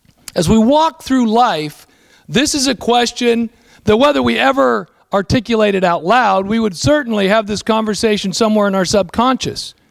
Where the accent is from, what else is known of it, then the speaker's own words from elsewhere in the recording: California, United States; We came from Southern California, beach community. I'm a surfer.